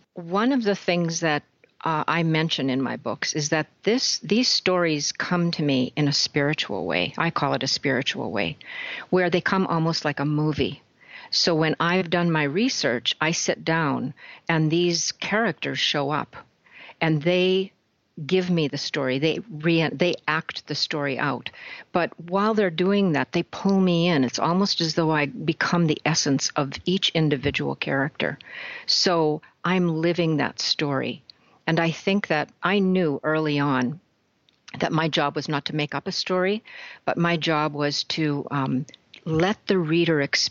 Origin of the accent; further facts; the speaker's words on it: Saskatchewan, Canada; I'm Canadian. I'm from Saskatchewan originally.